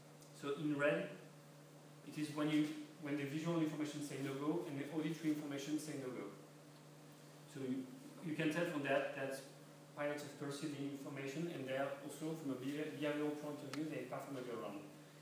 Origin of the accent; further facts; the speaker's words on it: Bordeaux, Nouvelle-Aquitaine, France; So I'm from Bordeaux, you know, the wine country. I'm from Bordeaux, I love football